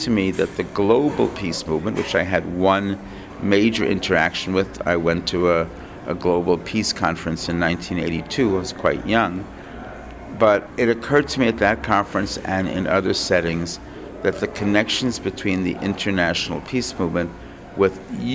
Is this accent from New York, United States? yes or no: yes; New York, United States; But because I was from New York and they were really trying to de-emphasize prosecution of people from big cities